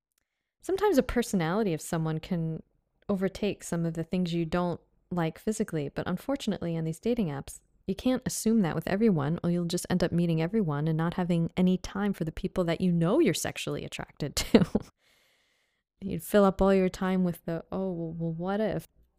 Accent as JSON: {"language": "English", "country": "United States", "said": "I'd rather not date an American. I'm from America and I love Aussies."}